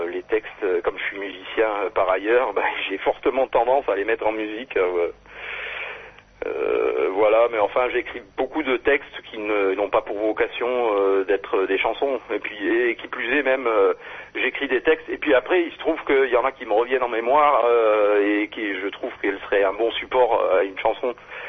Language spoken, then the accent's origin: French; Digne, Provence-Alpes-Côte d'Azur, France; also born or lived in Marseille / Grenoble; Mais puis après, j'ai grandi dans les Alpes de Haute-Provence, à Digne.